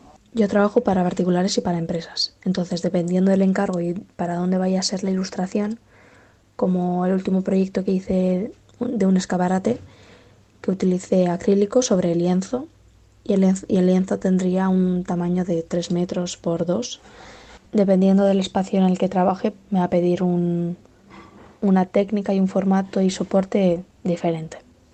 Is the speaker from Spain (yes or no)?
yes; Hondarribia, Basque Country, Spain; soy de Hondarribia, un pueblito que está en Guipúzcoa y que hace frontera con Francia.